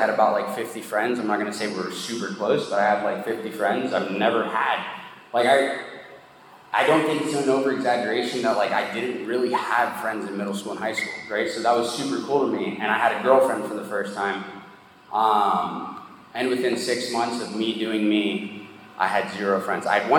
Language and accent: English; Miami, Florida, United States; I'm from Miami, by the way. That's not just where I'm sober now. That's like where I was raised as well.